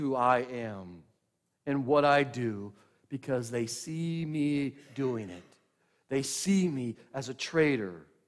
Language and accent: English; Oklahoma, United States; this is more like the toll roads you find all over my home state in Oklahoma.